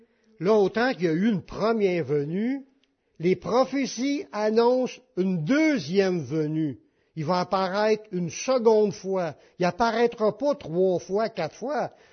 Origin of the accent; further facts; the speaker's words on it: Beauharnois, Quebec, Canada; On est des Beauharniens qui vivent à Beauharnois.